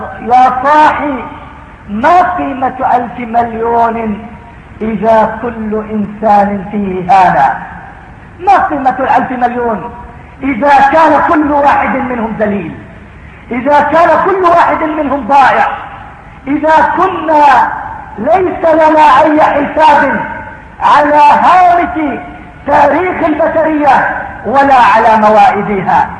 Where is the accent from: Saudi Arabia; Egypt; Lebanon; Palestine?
Palestine; أنا فلسطيني، قاتلنا في فلسطين حتى ضربت الحدود امامنا